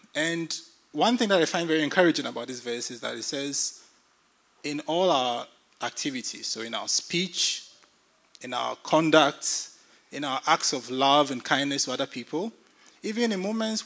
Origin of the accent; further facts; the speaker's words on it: Ghana; now in Frankfurt, Germany; that is my lovely wife, Zonia. I'm from Ghana originally. I'm a data scientist by profession. We've been in Germany for the last 3 years. We used to previously live in Berlin, and we moved to Frankfurt a year ago.